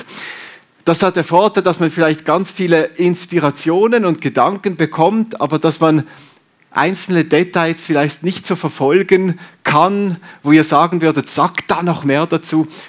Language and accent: German; Riehen, Basel-Stadt, Switzerland; now in Steffisburg, Switzerland; ich bin seit 6 Jahren in Steffisburg zu Hause. Vorher haben wir in Rieche gewohnt, also ich bin ein Basler, Rieche bei Basel. Und habe immer noch ein bisschen Mühe mit dem Dialekt. Immer wenn ich versuche, Berndeutsch zu reden